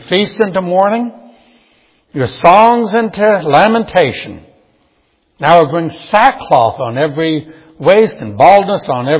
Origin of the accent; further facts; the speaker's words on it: New Orleans, Louisiana, United States; but I grew up in New Orleans, always seeing Mardi Gras.